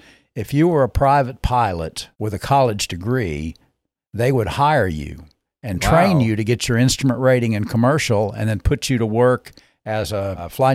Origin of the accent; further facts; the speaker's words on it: Springfield, Missouri, United States; born there; Born in Springfield, Missouri.